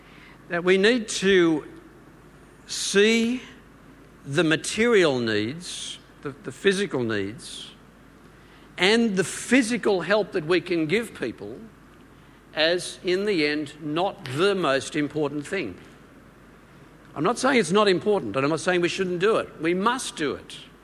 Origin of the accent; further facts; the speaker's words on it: Victoria, Australia; I enjoy as an Australian, and what's more, as a Melbourne resident, the most livable city in the world.